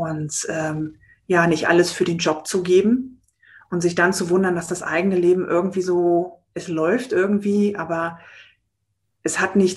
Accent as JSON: {"language": "German", "country": "Germany", "tie": "born or raised there", "lives_now": "Berlin, Germany", "said": "ich bin eigentlich ein Kind der Küste von der Ostsee oben und wohne schon sehr lange in Berlin und werde das aber auch demnächst ändern."}